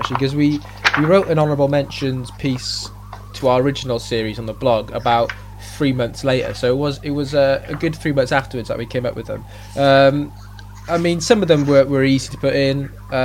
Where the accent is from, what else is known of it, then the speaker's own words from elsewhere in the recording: Wales, United Kingdom; And being Welsh, we didn't feel it would be right to have that as the inside image.